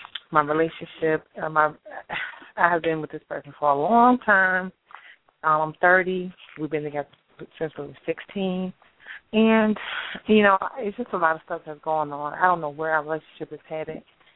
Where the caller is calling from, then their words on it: Hampton, Virginia, United States; I'm calling from Virginia.